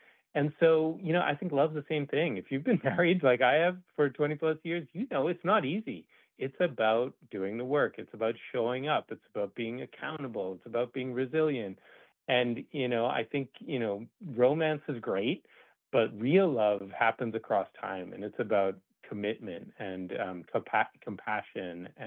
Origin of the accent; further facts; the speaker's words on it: Boston, Massachusetts, United States; I grew up in Boston, and, you know, seeing the big three play out.